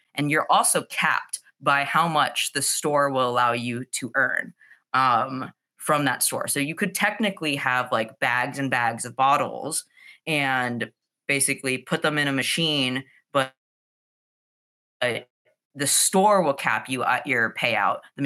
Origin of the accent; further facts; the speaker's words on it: Texas, United States; now in New York, United States; when I first moved to New York, so I've been in the city for about 3 years and I came from Texas.